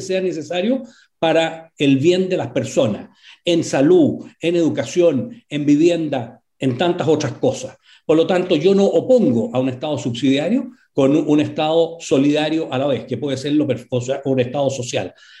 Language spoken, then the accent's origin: Spanish; Chile; que somos todos los chilenos